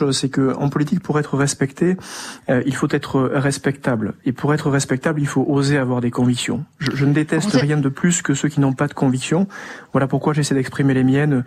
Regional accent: Occitanie, France; moi j'ai grandi dans le Lot. Je viens d'une famille qui n'a jamais fait de politique. J'ai grandi dans une terre de gauche.

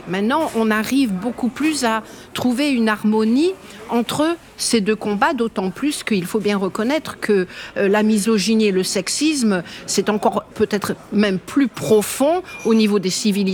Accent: France; en tant que petite Française blanche

